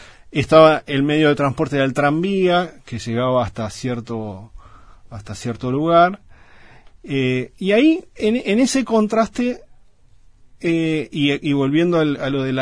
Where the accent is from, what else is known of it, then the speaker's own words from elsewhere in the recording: Montevideo, Uruguay; yo también las viví pero no como un criollo que nací ahí, sino como un montevideano que se siente medio extraño